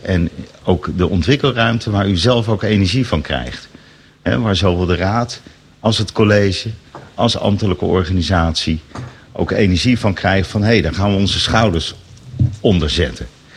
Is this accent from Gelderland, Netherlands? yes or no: no; Noordwijk, South Holland, Netherlands; Ik kom zelf uit Noordwijk. Noordwijk aan zee. Dorpje aan zee. Prachtig dorpje. Het mooiste bloemencorso van Nederland.